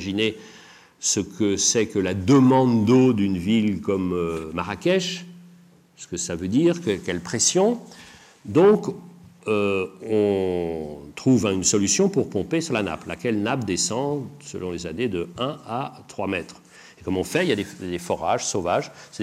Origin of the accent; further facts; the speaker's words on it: Brittany, France; je suis breton